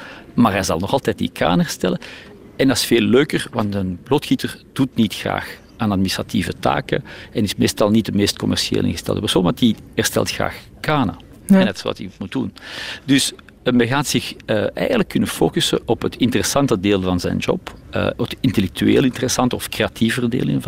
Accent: Flanders, Belgium; Hoog tijd om daar ook als Belgen en Vlaming aan de voorhand te zijn

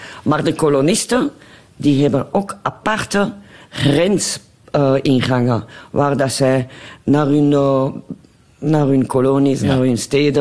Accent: Israel; moved away as an adult; Ik ben in Israël geboren, in een kibbutz.

